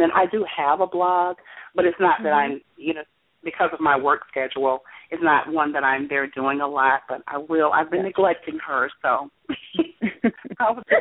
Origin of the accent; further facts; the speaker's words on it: Georgia, United States; I love, because I'm from Georgia, I love Southern stories.